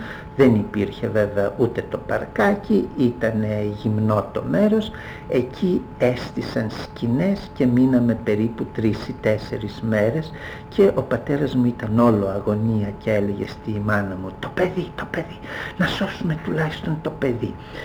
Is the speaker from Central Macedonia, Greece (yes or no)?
yes; Thessaloniki, Central Macedonia, Greece; δημοτικό σχολείο για πρώτη φορά στη ζωή μου κατάλαβα ότι όλοι εμείς που ζούμε στη Θεσσαλονίκη δεν είμαστε Έλληνες.